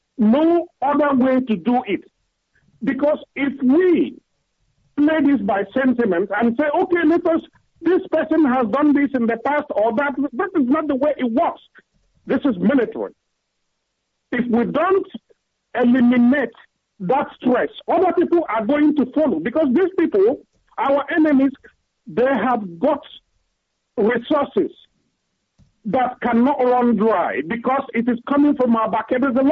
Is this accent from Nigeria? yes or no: yes; Owerri, Imo, Nigeria; now in United Kingdom; I come from Ngobala local government, Owerri, in Biafra land.